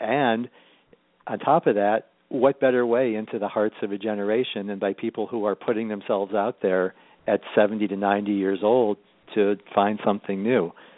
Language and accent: English; Rochester, New York, United States; And actually, I grew up in Rochester, so I have, you know, a lot of contacts, and it happens to be a very healthy aging, pro-aging city for some reason.